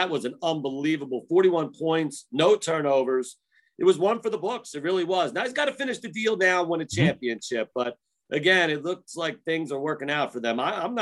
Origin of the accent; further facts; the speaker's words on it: Philadelphia, Pennsylvania, United States; I'll admit, I'm from Philadelphia. I could be a bitter sports fan